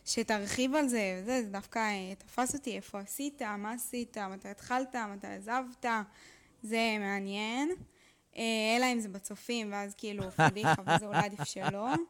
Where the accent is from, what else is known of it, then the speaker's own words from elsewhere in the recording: Rishon LeZion, Central District, Israel; אני מראשון, אני חיילת, בת 20